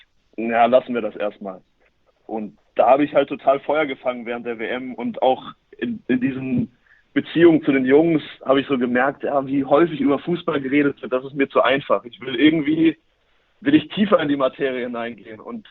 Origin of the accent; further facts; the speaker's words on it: Norderstedt, Schleswig-Holstein, Germany; Ich komme aber eigentlich aus dem Norden, nämlich aus Norderstedt, dem Norden von Hamburg sogar, nicht nur im Norden von Deutschland. Dort bin ich aufgewachsen und über viele Umwege dann beim SC Paderborn gelandet.